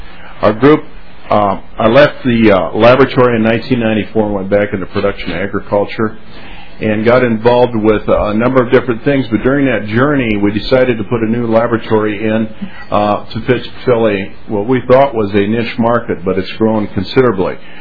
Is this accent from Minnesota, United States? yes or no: yes; Worthington, Minnesota, United States; I'm from Worthington, Minnesota. Went to school at Iowa State University and picked up my master's here at the University of Minnesota.